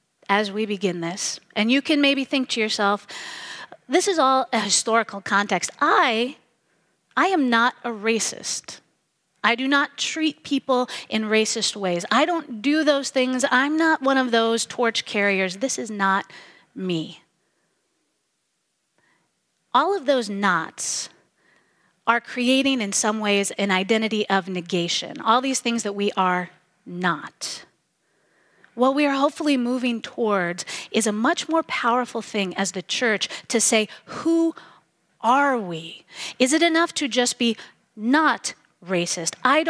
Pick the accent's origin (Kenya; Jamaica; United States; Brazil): United States; I love America. I love being American. I have traveled and lived abroad.